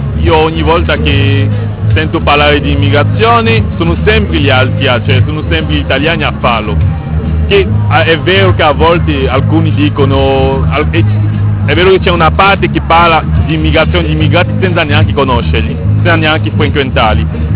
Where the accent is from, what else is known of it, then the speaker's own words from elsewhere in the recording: Cameroon; now in Italy; Dal Camerun.